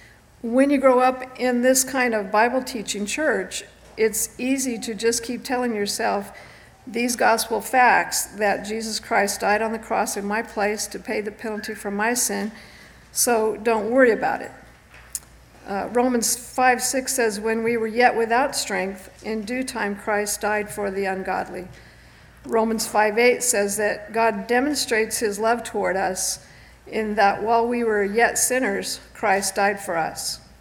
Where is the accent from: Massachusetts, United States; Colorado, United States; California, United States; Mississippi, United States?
California, United States; I grew up in Southern California with my dad and mom and two older sisters and two younger brothers.